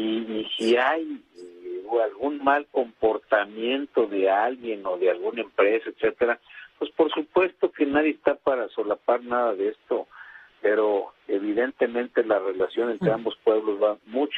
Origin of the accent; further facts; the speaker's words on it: Mexico; somos mexicanos todos por igual